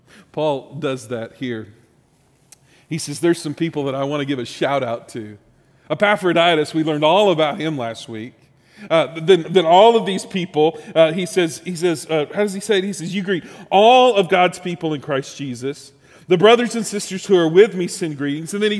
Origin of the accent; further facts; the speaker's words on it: San Antonio, Texas, United States; But Jesse Davila was our bus driver for my youth group growing up in San Antonio.